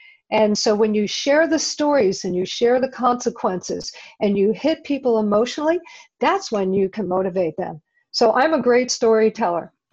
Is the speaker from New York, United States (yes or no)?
yes; New York, United States; I grew up 15 miles outside of New York, and I was a pretty crazy person.